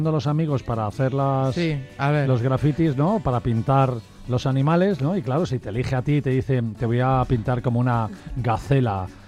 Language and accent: Spanish; Brazil; Spanish is a second language; Yo soy de Brasil.